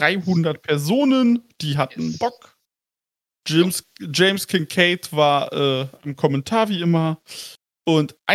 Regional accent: Germany; Ich bin Deutscher, ich kann das nicht.

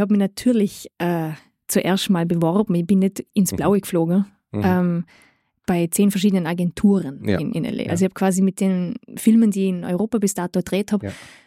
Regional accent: northern Italy, Italy; weil ich bin komplett italienisch und deutsch, muss ich sagen. Ich bin in Norditalien ja aufgewachsen.

